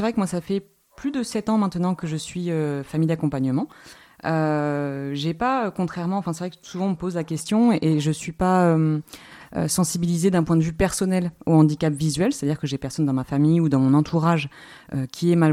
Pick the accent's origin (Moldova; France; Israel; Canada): France; Caen, Normandy; also born or lived in Paris / Toulouse; je suis native de Caen. Je suis partie pour ma licence. Donc ça fait quelques temps maintenant. Et je suis partie donc, pendant 10 ans de Caen, Paris puis Toulouse. Et je suis revenue en mars 2023.